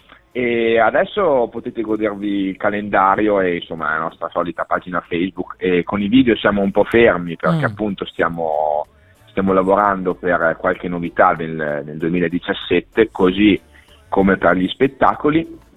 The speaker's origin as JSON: {"language": "Italian", "region": "Emilia-Romagna", "country": "Italy", "accent": "Parma dialect", "said": "io parlo parmigiano"}